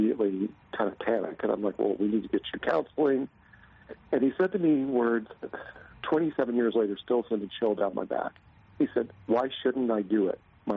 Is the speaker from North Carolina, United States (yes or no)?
yes; North Carolina, United States; I grew up in North Carolina, fundamentalist family, very, very difficult to grow up being gay in the late 70s, early 80s.